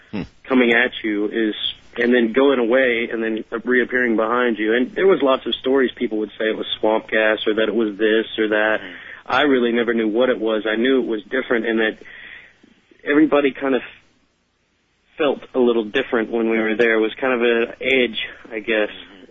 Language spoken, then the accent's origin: English; Beaumont, Texas, United States; I am actually from the Beaumont area. I grew up there and graduated high school there in the early 90s.